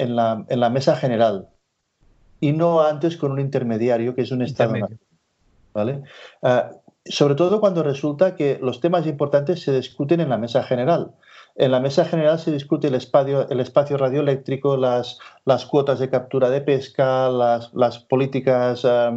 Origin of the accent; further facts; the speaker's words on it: Catalonia, Spain; soy catalán